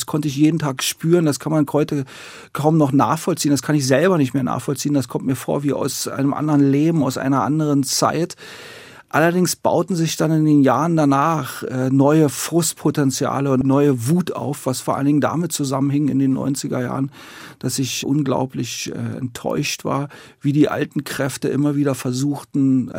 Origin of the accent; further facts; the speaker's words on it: Germany; Also, ich war ein Kind der DDR. Und wie viele andere, die in der DDR groß geworden sind, die auch nichts anderes kannten